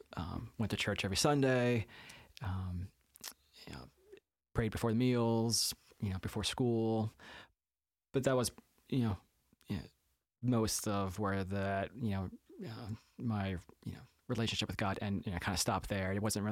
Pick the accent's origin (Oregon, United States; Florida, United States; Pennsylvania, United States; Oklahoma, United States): Pennsylvania, United States; Bloomsburg; So I'm a local. I was raised in the Bloomsburg area. Went to school at Central Columbia, graduated from there.